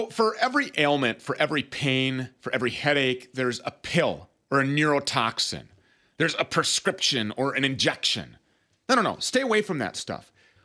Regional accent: Minnesota, United States; a family-owned business that grows all of their hemp right here in my home state of Minnesota.

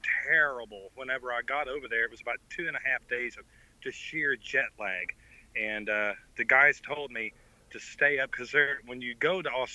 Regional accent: Whitesboro, Texas, United States; Yes, I grew up in North Texas in a little itty bitty, tiny town called Whitesboro, Texas, which is like in between Sherman and Gainesville.

